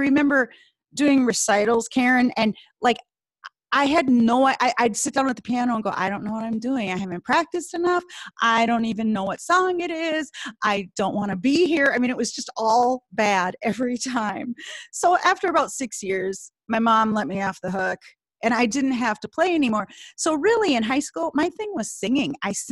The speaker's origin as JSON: {"language": "English", "region": "Minnesota", "country": "United States", "tie": "born or raised there", "said": "Well, you're right. I'm born and raised in Minnesota."}